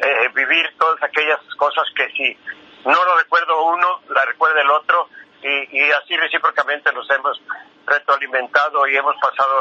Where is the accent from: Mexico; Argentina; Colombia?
Mexico; Guadalajara, Jalisco; born there; que mi familia se trasladara del estado de Michoacán a Guadalajara, Jalisco. Entonces, a los 2 o 3 años que estaban en Guadalajara, fue cuando nací yo en Guadalajara.